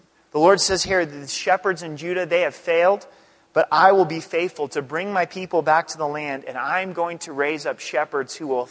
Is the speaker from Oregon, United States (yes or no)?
yes; Oregon, United States; born there; So I obviously wasn't born here. I was born in Southern Oregon